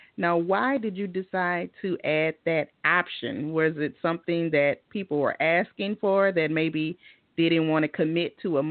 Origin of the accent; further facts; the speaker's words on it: the South, United States; And you say Fila, but I'm from the South, so we say Fili.